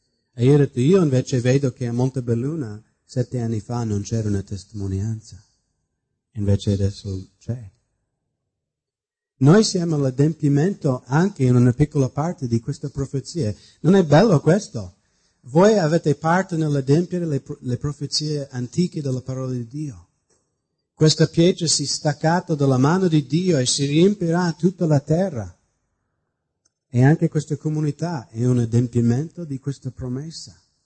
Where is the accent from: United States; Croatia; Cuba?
United States; essendo americano